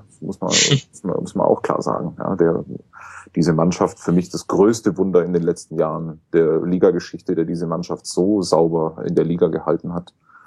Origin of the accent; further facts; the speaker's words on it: Stuttgart, Baden-Württemberg, Germany; kann ich als Stuttgarter, ich komme ja daher